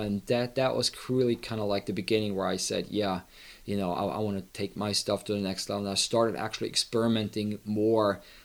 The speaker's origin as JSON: {"language": "English", "region": "Zurich", "country": "Switzerland", "tie": "born or raised there", "said": "I grew up on the Lake Zurich, on a small town on Lake Zurich."}